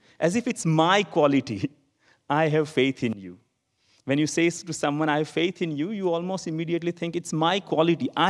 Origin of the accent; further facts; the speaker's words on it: India; I come from India, and I have lived all my life with people who have what is generally considered Eastern religions.